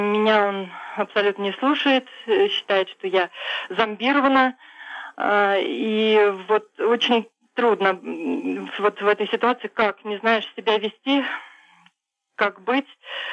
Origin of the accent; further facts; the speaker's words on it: Saint Petersburg, Russia; Я из Санкт-Петербурга.